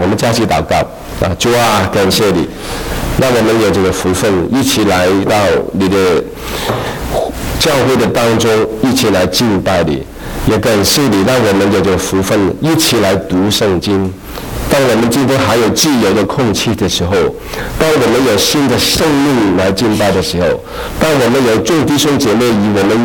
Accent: Guangdong, China; accent: Cantonese; 对不起，我的国语不标准哈，非常不标准，你要习惯我这个口音，这个广东人的口音

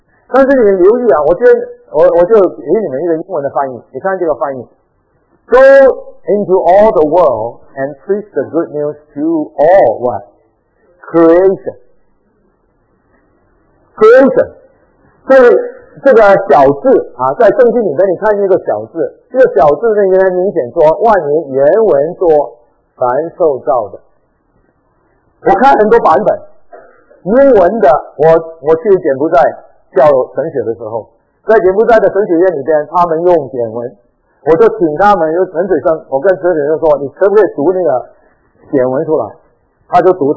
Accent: China; 但是我们中国人也差不多了，洋鬼子，什么鬼什么鬼

